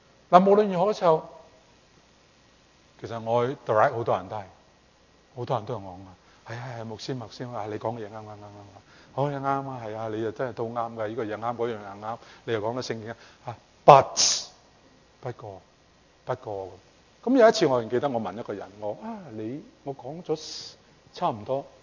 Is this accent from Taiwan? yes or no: no; Guangdong, China; accent: Cantonese; 我们广东话很传神的